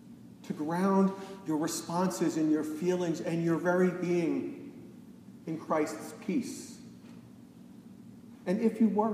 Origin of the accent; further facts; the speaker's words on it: Massachusetts, United States; And it didn't matter that I was from Massachusetts.